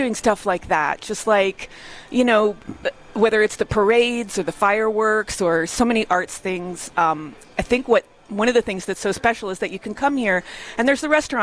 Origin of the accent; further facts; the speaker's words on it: New Jersey, United States; I grew up in Jersey.